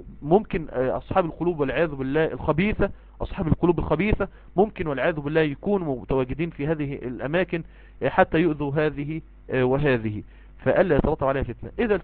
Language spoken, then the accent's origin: Arabic; Egypt; يعني مثلا عندنا في مصر مثلا يوم الخميس ده يوم الزيارة